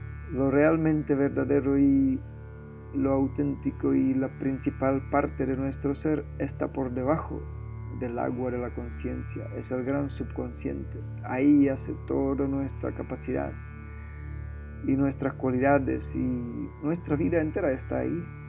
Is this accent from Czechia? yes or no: yes; Czechia; Spanish is a second language; que yo soy de República Checa y ahí el hockey tiene mucha tradición